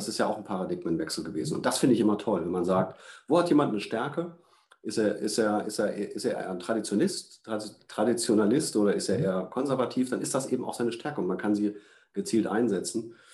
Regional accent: North Rhine-Westphalia, Germany; Und ich bin Ostwestfale und das ist nochmal schlimmer.

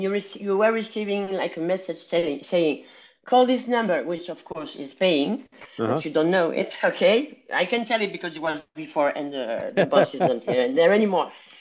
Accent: south of France, France; English is a second language; also born or lived in Paris; So yes, to begin, I'm French. I was born in Paris, and then I moved to the south of France. So I'm a southern French woman

